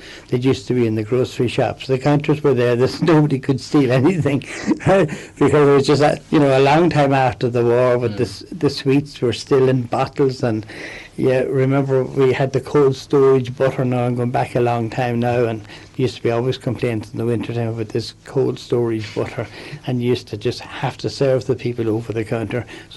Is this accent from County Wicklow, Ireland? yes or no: no; Ballyshannon, County Donegal, Ireland; born there; Yes, I was born in Ballyshannon, and I went to school, first of all, in Bundoran, believe it or not, Bundoran National School, and from there I went to Pretoria and Enniskillen.